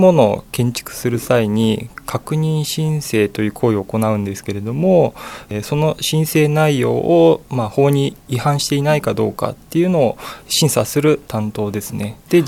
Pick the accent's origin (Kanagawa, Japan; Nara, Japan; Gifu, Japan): Kanagawa, Japan; Fujisawa; 昔から藤沢市に住んでいまして、地元は藤沢なんですけれども、